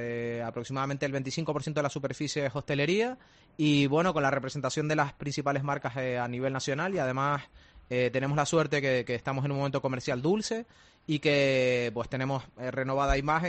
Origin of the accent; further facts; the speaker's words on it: San Cristóbal de La Laguna, Canary Islands, Spain; Yo tengo una teoría, yo soy de La Laguna y tenía mucha poca práctica en la gestión de espacios turísticos